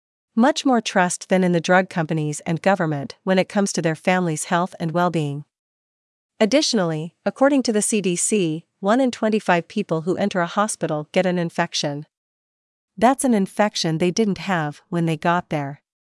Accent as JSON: {"language": "English", "region": "New York", "country": "United States", "tie": "born or raised there", "said": "Recently, my hometown in Rockland County, New York, banned healthy children under the age of 18"}